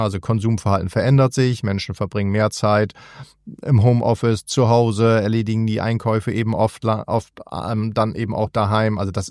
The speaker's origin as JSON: {"language": "German", "town": "Bremerhaven", "region": "Bremen", "country": "Germany", "tie": "born or raised there", "said": "wenn ich in meiner Heimatstadt Bremerhaven mir das anschaue, da ist es schon dramatisch"}